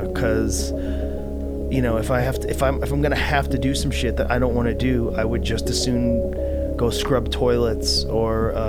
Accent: New England, United States; I come from New England

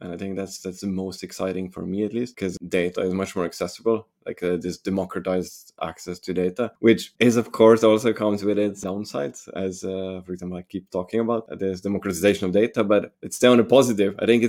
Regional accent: Slovenia; now in Norway; I'm originally from Slovenia, living in Norway for the past 6 years, heading the design team

